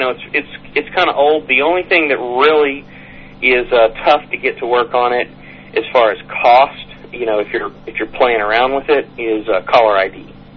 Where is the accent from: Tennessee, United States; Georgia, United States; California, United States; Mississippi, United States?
Georgia, United States; basically, I'm from Georgia, and if you're from Georgia, then some people will spell Georgia related to.